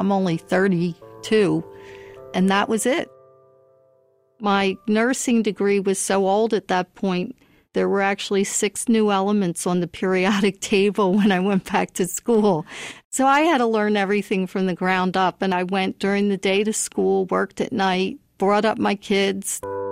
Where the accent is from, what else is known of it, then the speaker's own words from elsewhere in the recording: Philadelphia, Pennsylvania, United States; now in Lansdale, United States; I live in Lansdale, Pennsylvania, but I grew up in Philadelphia, and I lived there most of my life.